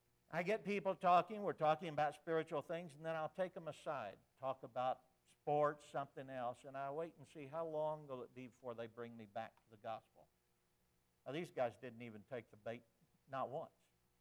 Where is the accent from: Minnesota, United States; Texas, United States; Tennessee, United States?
Texas, United States; I grew up in Texas, so I didn't know Brother Puckett.